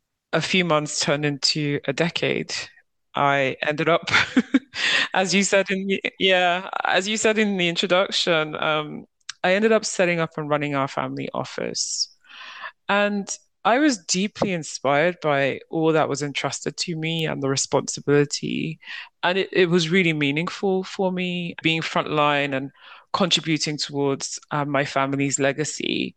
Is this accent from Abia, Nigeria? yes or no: no; Lagos, Nigeria; Yeah, so I grew up in Lagos, Nigeria